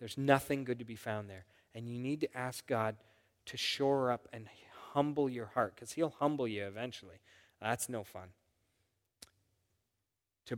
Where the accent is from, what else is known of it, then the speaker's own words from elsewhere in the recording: Canada; that's a hard thing to admit as a Canadian, right?